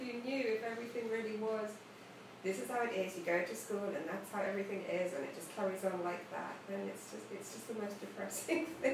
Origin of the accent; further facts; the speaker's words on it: South Africa; I grew up in South Africa and it was everything was sort of very narrow and it just, everything felt like a stone